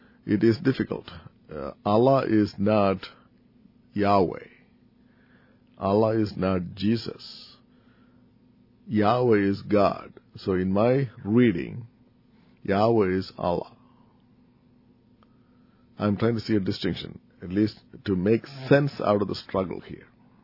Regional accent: Kerala, India; English is a second language; moved away; I mentioned my home state being Kerala, where we speak a language.

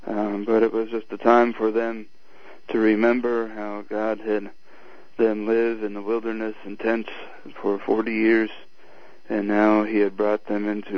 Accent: Minnesota, United States; I grew up in Minnesota, and so I'm from Minnesota, farm boy from Minnesota.

